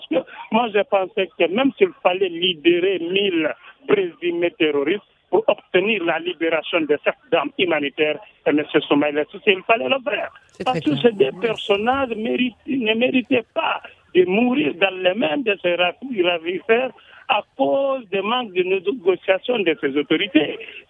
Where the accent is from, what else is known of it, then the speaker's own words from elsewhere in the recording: Timbuktu, Tombouctou, Mali; Parce que moi, je suis du Tombouctou.